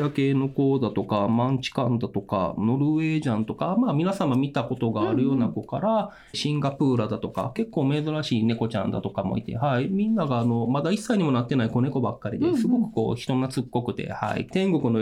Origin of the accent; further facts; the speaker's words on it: Kyoto, Japan; 関西、京都の、出身になりまして。